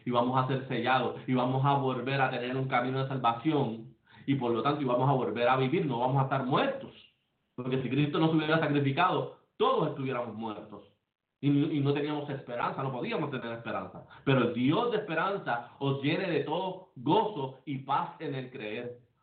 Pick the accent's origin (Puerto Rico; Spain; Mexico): Puerto Rico; born there; Yo nací en Puerto Rico, sigo siendo de Israel.